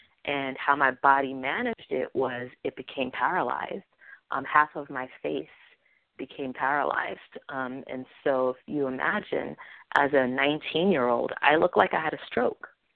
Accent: New York, United States; I'm from New York. And so I went away for college.

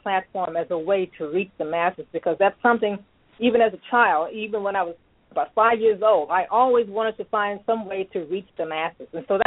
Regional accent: Virginia, United States; I'm actually calling from the Washington, D.C. area, and that really is home to me, Virginia, actually.

